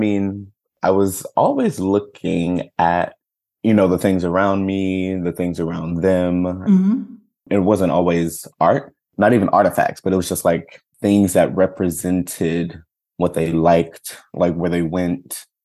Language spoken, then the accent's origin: English; Jackson, Mississippi, United States; Yeah, I grew up in Jackson, Mississippi. It's the capital of Mississippi, Jackson is, and it felt like a city.